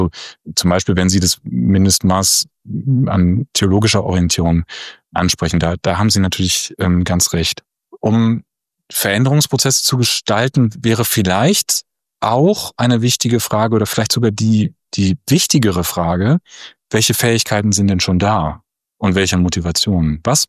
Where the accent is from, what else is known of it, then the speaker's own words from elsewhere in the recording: Lower Saxony, Germany; in meiner Heimat im Emsland